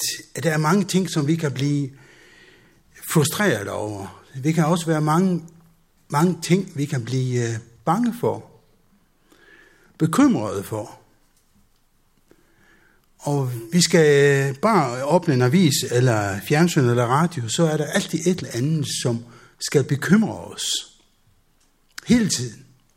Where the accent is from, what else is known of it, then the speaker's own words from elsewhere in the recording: Faroe Islands; og jeg er opvokset på Færøerne.